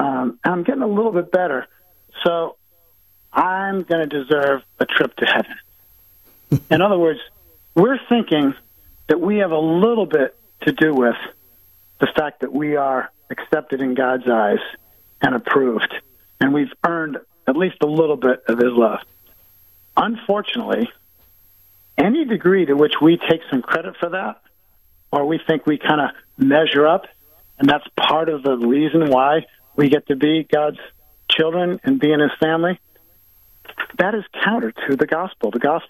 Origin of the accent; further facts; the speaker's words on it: United States; We've always been Christian. I'm American. I'm Christian.